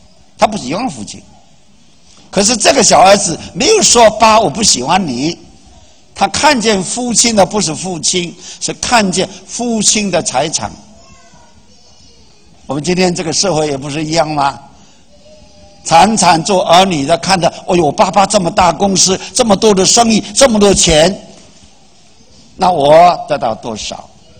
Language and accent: Chinese; China; 我们中国人最讲究道德